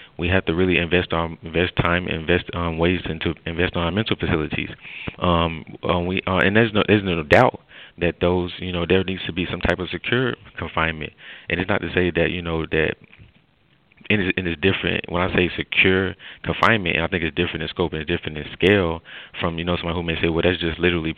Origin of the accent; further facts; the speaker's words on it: Clemson, South Carolina, United States; it comes from my hometown and what I saw going on in my environment, going on in my neighborhoods, where in the area of Clemson, where it's growing so fast